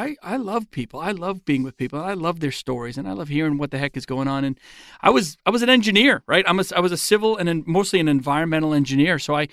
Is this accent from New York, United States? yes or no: no; Salem, New Hampshire, United States; and I grew up in Salem, New Hampshire. And I'm one of eight kids.